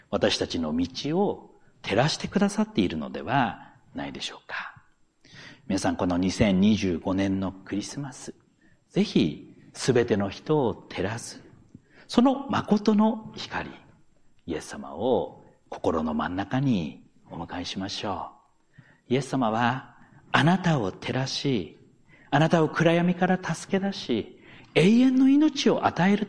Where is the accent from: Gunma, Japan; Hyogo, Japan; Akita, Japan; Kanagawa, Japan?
Akita, Japan; Ugo; 私の故郷、秋田県なんですね。実家は秋田県の南の方なんですけど、秋田県小勝郡宇後町西もない堀回りあざ塩出山っていう、まあ、聞くからに田舎の何にもない小さな町にあるんですね。